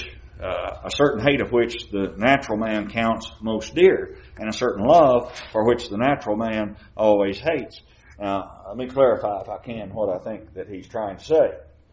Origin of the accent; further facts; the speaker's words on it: Kentucky, United States; I knew a young lady as I was growing up in Kentucky